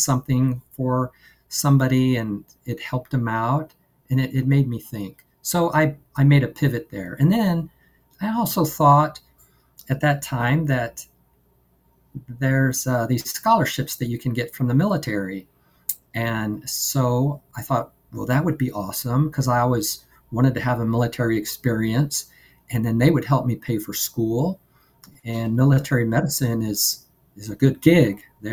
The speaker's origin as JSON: {"language": "English", "town": "San Antonio", "region": "Texas", "country": "United States", "tie": "born or raised there", "said": "So I grew up in San Antonio area, so I'm native Texan"}